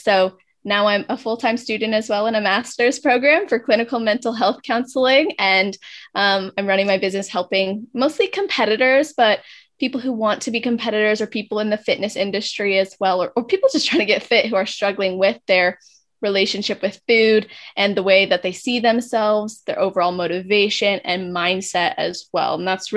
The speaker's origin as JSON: {"language": "English", "region": "California", "country": "United States", "tie": "born or raised there", "said": "Yes, so I'm in Southern California. This is where I was born and raised as well."}